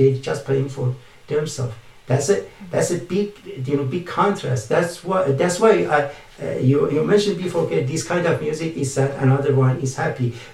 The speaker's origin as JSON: {"language": "English", "country": "Canada", "said": "being Canadian. Canadian, it means multicultural country."}